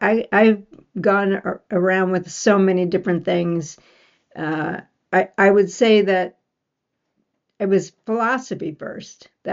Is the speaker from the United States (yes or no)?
yes; Michigan, United States; moved away as an adult; I was born in Michigan and I left there when I was 18 to hitchhike across the country.